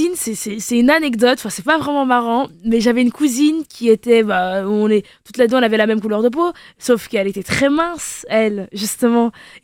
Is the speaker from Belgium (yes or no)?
yes; Flanders, Belgium; j'ai grandi en Flandre